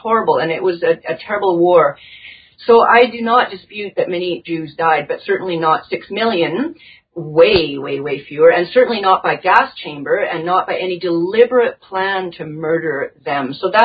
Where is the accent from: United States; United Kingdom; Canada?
Canada; it's better to hide your German heritage growing up in Canada. But at home, it was wonderful. We spoke German at home.